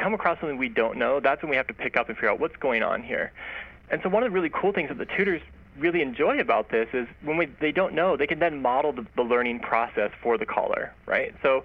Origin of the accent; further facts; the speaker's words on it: Hemet, California, United States; I mean, I grew up in the Inland Empire. I grew up in Hemet, California